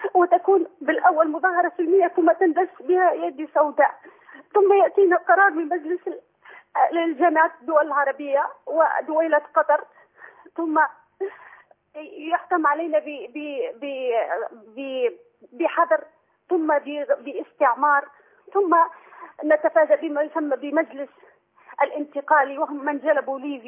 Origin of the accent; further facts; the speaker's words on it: Libya; now in Egypt; أنا يعني أكلمك من مصر، وأنا أصلا من ليبيا